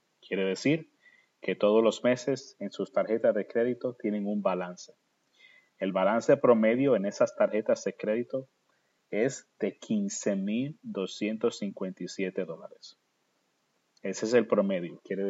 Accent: United States; como americanos, como país, nos hemos estado acostumbrando tanto a usar las deudas para pagar por lo que no podemos pagar

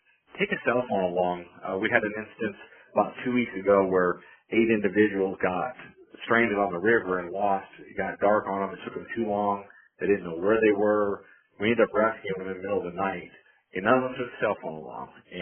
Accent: Iowa, United States; I grew up in Guthrie County, but I've been back as a warden for 14 and a half years here.

